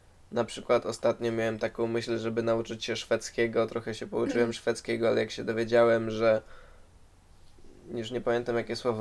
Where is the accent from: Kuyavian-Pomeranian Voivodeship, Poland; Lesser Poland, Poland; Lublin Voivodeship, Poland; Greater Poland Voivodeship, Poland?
Lesser Poland, Poland; Kraków; jestem z Krakowa, w sumie Maryla powiedziała już, że jesteśmy z Krakowa. Maryla powiedziała też, że uczymy się hiszpańskiego w liceum na poziomie dwujęzycznym.